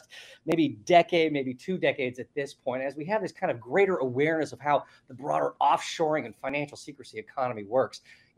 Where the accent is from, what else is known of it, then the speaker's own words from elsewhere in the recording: United States; I'm talking about, certainly as an American, for largely American audiences